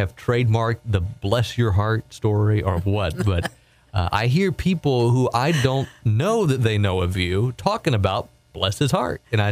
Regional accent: the South, United States; I'm growing up in the South. I grew up there, too.

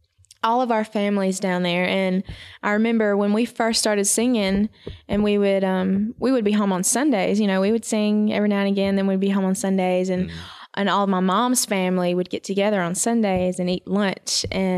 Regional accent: Mississippi, United States; now in Nashville, United States; Yeah, until a few months ago, we moved to Nashville, and we grew up in South Mississippi.

